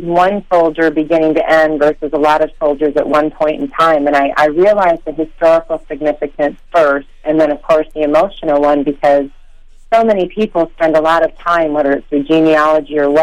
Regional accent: Saginaw, Michigan, United States; I was raised in Saginaw, and my dad passed away at the age of 84 in 2006 in Saginaw.

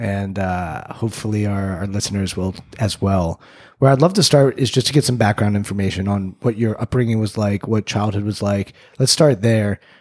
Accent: Washington, D.C. area, United States; So for those that don't know, I grew up outside Washington, DC and was at the Washington Redskins game yesterday.

